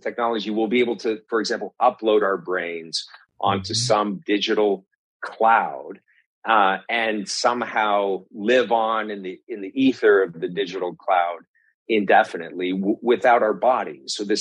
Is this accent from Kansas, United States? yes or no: no; California, United States; My home state of California is still operating under a state of emergency